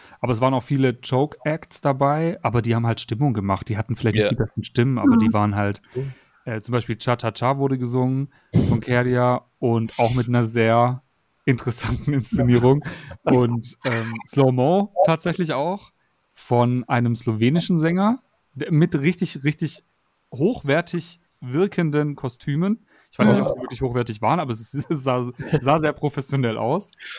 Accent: Stuttgart, Baden-Württemberg, Germany; in meiner Heimat, sage ich jetzt mal, Stuttgart

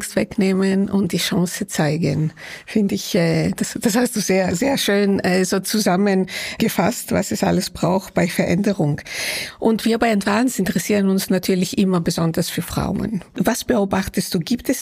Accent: Greece; Aber ich als Griechin, ich brauche immer meine Eiswürfel in allem, was ich trinke.

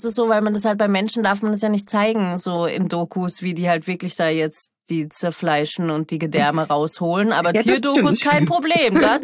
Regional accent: Vienna, Austria; Also ich bin sehr Wien verwurzelt. Deswegen würde ich auch immer sagen, ich komme aus Wien, obwohl ich eigentlich eine deutsche Staatsbürgerschaft habe.

